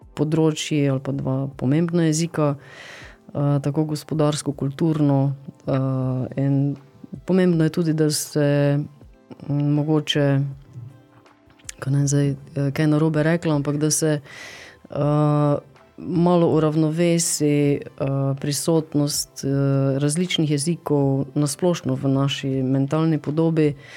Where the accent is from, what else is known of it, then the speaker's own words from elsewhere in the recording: Ljutomer, Mura, Slovenia; moved away as an adult; also born or lived in China; Po koncu študija pa smo z družino iz Ljutomera z vlakom, iz Ljutomer mesto, stopili na vlak z 2 rukzakoma in šli preko Ukrajine, Rusije, s transsibirsko železnico na Kitajsko. Tam smo se ustalili v kraju Chengdu